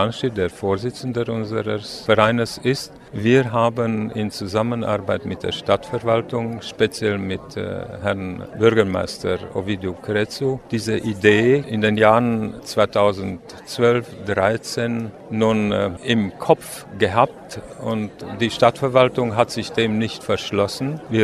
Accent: Nuremberg, Bavaria, Germany; also born or lived in Hungary; ich komme aus Nürnberg. Geboren bin ich 1944 während der Evakuierung der Nordsiebenbürger Sachsen in einem Viehwaggon in Ungarn.

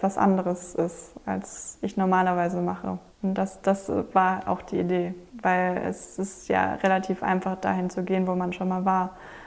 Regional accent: Bonn, North Rhine-Westphalia, Germany; Ich komme aus Bonn, das ist im westlichen Teil von Deutschland. Viele kennen das als die ehemalige Hauptstadt.

